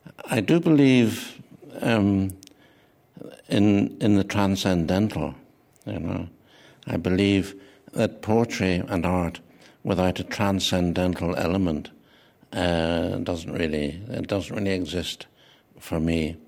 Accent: Northern Ireland, United Kingdom; born there; But I was born on Ireland, on an island called Ireland, and I'm Irish, so I'm both those things. I'm both British and Irish

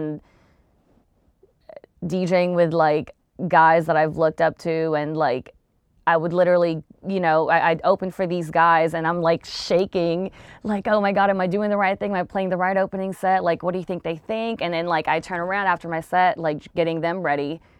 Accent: Long Beach, California, United States; I actually like made my way from doing Long Beach, because I'm from Long Beach.

